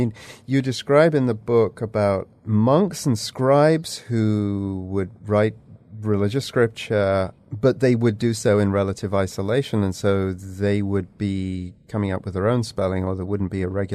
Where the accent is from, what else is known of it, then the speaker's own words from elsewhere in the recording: England, United Kingdom; where I grew up in England